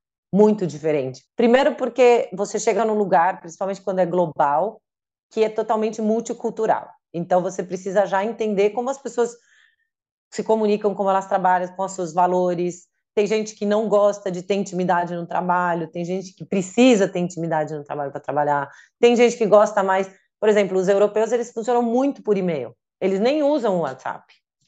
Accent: Brazil; now in Netherlands; Quando eu cheguei na Holanda, eu falei, não, eles me contrataram porque eu sou brasileiro

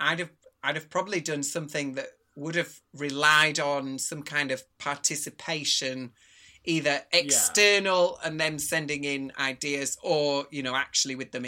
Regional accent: Brighouse, Yorkshire and the Humber, United Kingdom; okay, ferrets are a Yorkshire thing. I'm also from Brig House and he's told me to get under my bridge and die.

